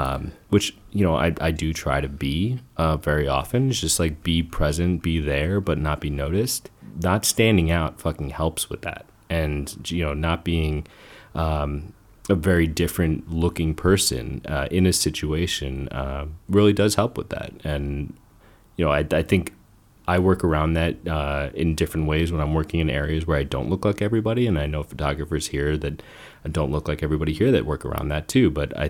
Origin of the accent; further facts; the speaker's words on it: United States; just as an American, most of the perception about Iraq is just to be afraid.